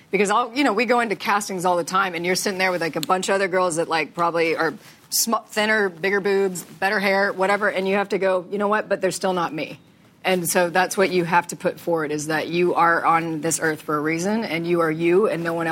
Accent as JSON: {"language": "English", "region": "Texas", "country": "United States", "said": "I'm from Texas. I don't know the difference."}